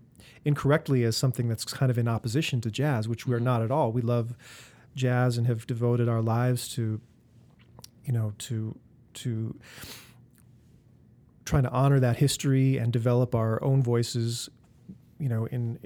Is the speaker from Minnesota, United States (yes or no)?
yes; Minneapolis, Minnesota, United States; I was introduced to music through rock radio growing up in the Twin Cities.